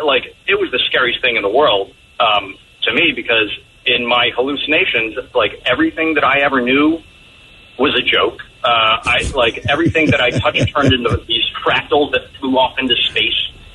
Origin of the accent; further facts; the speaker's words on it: Linwood, New Jersey, United States; South Jersey, about 15 minutes outside of Atlantic City, a little town called Lynnwood.